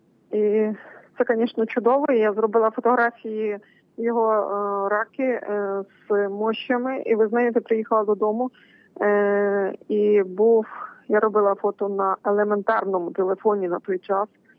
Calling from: Letychiv, Khmelnytskyi Oblast, Ukraine; я з Летичева

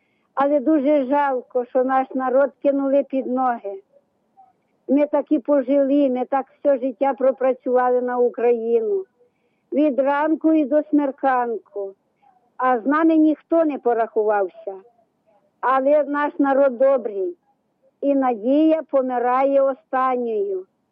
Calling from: Zinkiv, Poltava Oblast, Ukraine; Зіньківська парафія

